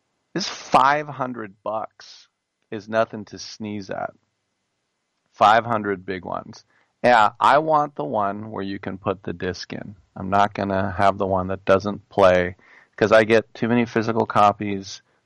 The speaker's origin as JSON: {"language": "English", "region": "California", "country": "United States", "said": "I know, I'm from California"}